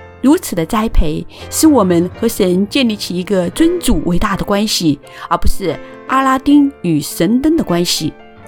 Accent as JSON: {"language": "Chinese", "country": "China", "tie": "born or raised there", "said": "我在中国出生，从小在父亲头上三尺有神灵的敬天教导下成长。"}